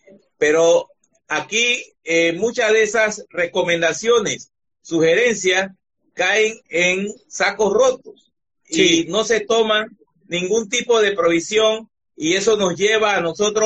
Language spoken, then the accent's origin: Spanish; Panama; nosotros como panameños no vemos esa verdad absoluta que hay